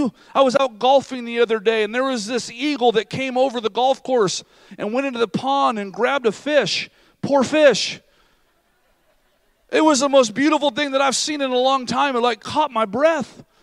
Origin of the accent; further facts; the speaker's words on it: Oregon, United States; We're from Southern Oregon. We can talk about hippies, right?